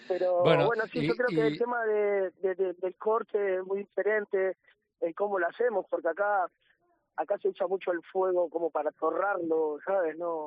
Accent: Argentina; bueno, ya sabes, como argentino, para nosotros es religión el asado

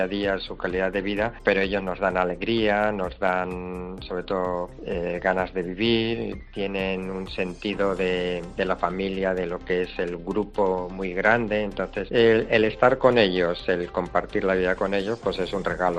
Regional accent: La Rioja, Spain; comunión de toda La Rioja, con lo cual pues yo estoy enormemente agradecido a la generosidad de las gentes de mi tierra, claro.

